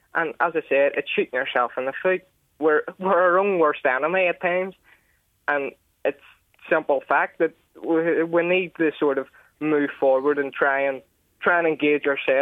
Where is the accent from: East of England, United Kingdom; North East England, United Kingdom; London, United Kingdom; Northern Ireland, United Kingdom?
Northern Ireland, United Kingdom; Now, I'm from the Westland, and we don't even have a shop.